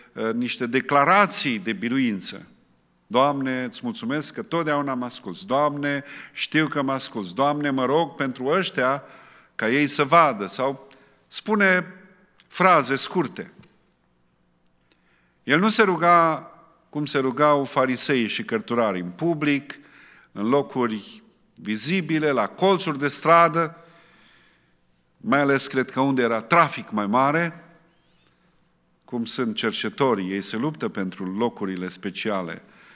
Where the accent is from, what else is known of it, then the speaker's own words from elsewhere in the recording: Romania; a, sunteți români? Da, suntem români și suntem în vizită.